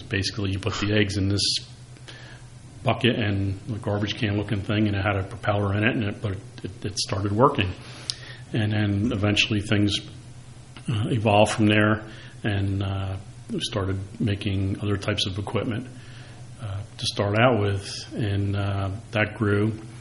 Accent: New Jersey, United States; and I lived here all my life. I grew up where our family business is, and it was a farmhouse

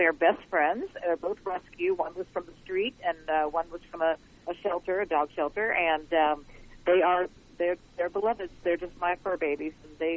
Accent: Indianapolis, Indiana, United States; born there; I was born in Indianapolis, Indiana.

